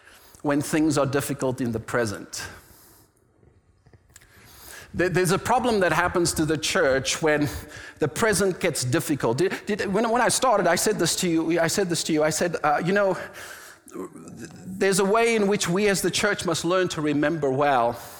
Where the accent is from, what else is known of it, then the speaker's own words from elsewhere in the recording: South Africa; I was raised in South Africa. If you don't know yet, you will, because I'll say it again next week. I was raised during apartheid, legalized segregation.